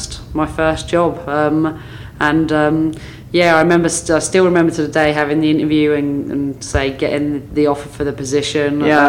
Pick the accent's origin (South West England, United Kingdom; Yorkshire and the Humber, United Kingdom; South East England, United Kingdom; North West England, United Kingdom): South East England, United Kingdom; Reading; I got the opportunity to go to Reading, which, as you said, was my hometown club.